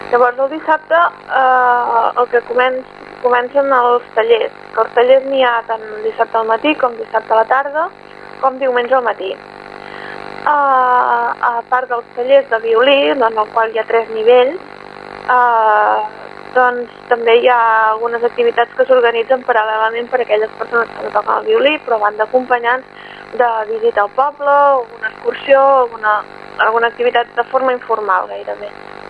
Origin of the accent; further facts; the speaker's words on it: Sabadell, Catalonia, Spain; que soc de Sabadell.